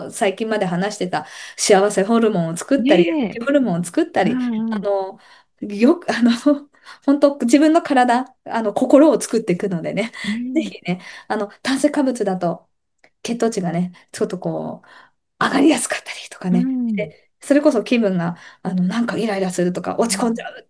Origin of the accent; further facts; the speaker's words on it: Tohoku, Japan; 本当私とかその東北育ちだったので